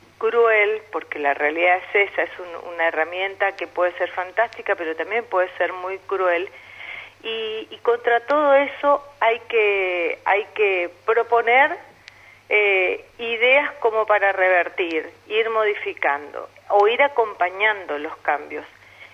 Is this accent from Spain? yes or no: no; Argentina; yo no quiero como argentina